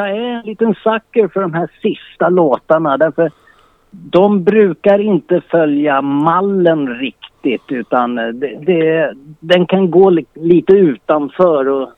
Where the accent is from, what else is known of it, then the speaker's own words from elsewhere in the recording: Upplands Väsby, Stockholm County, Sweden; Vi är ju uppväxta med lite allt möjligt här ute. Vi är ju från Upplands Väsby